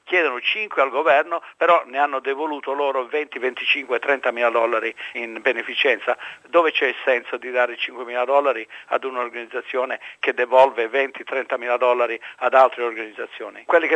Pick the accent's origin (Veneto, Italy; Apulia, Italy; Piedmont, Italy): Apulia, Italy; now in Australia; io ho un interesse perché sono pugliese